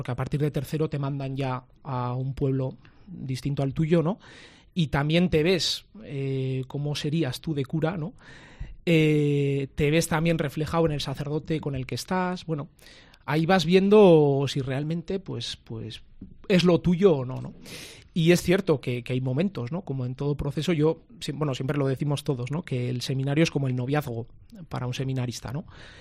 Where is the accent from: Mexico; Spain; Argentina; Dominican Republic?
Spain; Tafalla, Navarre; Bueno, pues soy de Tafalla. Tengo 30 años